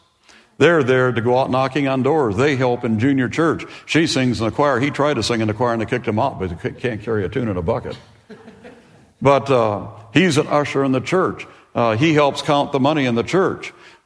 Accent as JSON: {"language": "English", "town": "Pekin", "region": "Illinois", "country": "United States", "tie": "born or raised there", "said": "My hometown is a place called Pekin, Illinois, just outside of Peoria."}